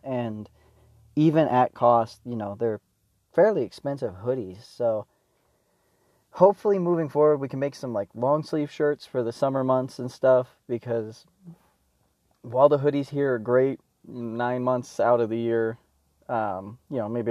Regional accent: Oregon, United States; I'm actually originally from Oregon, and I hope someday I end up back there because the weather's a little bit better.

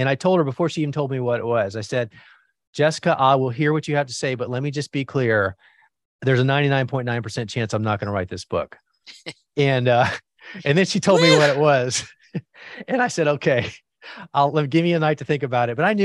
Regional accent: Miami, Florida, United States; And I'm a gardener to the core. And that started when I was 8 years old growing up in Miami.

